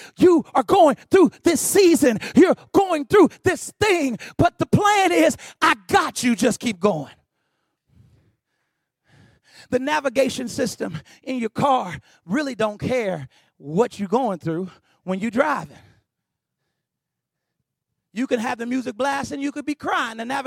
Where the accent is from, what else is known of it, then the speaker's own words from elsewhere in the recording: Kansas City, United States; Y'all forgive me. I'm from Kansas City. and a little country too, so it's all messed up.